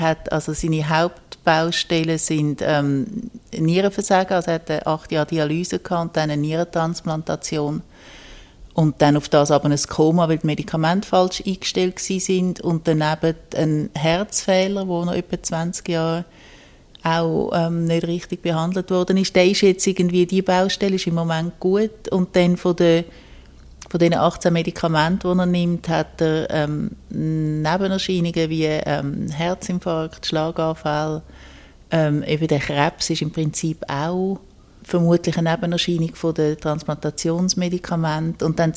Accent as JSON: {"language": "German", "region": "Zurich", "country": "Switzerland", "said": "Ich komme recht regelmäßig auf Zürich und sehe das immer noch auch als meine Heimat da."}